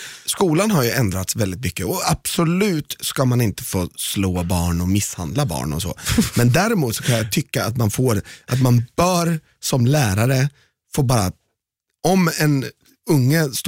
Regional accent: Malmö, Skåne, Sweden; Vi är från Malmö.

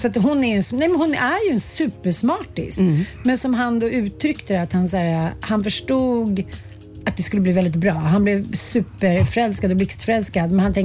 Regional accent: Småland, Sweden; jag är svensk och ändå kommer från Småland.

